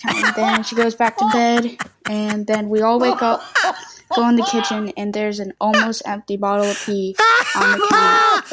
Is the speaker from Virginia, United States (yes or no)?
yes; Virginia, United States; I'm from Virginia, and this is a story about a road trip that we took to our grandmother's.